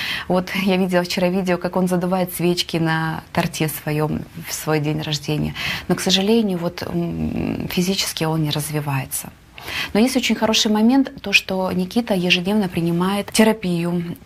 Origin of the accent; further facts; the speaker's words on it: Ukraine; moved away as an adult; now in Sacramento, United States; Я в Сакраменто проживаю 4 года. Я приехала из Украины со своим любимым мужем